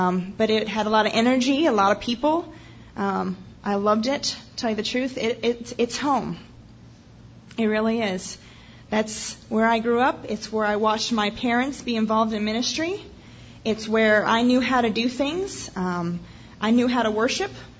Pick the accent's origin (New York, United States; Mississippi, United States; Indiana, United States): Mississippi, United States; born there; I was born in Mississippi, but I don't really sound like it. I can sound like a little bit more if you want me to. I can get a little southern